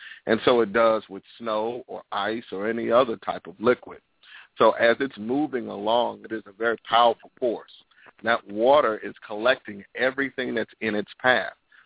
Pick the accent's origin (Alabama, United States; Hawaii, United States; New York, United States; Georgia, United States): New York, United States; New York City; I grew up in New York City. In New York City, you can't just turn on the water tap and expect to get clear water.